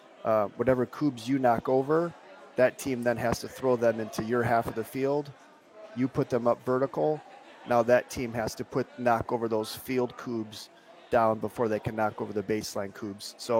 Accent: Rockford, Illinois, United States; now in Eau Claire, United States; born and raised in Rockford, Illinois, moved around a little bit. And moved to Eau Claire

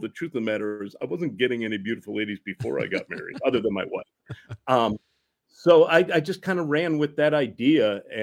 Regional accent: Deerfield, Illinois, United States; So I grew up in Deerfield, which is about 20 miles north of the city, and I live in Deerfield. I'm that loser who's still in his hometown.

